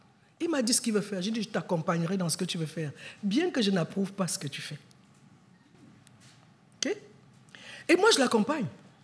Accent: Cameroon; Chez nous, au Cameroun, on dit, le viens, on reste.

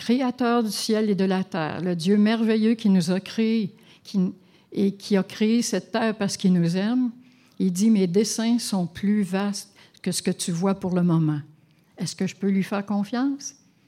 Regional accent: Quebec, Canada; Oui, c'est notre lot, hein, en tant que Québécois.

